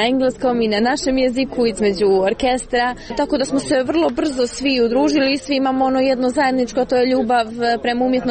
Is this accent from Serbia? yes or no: no; Montenegro; ja sam iz Crne Gore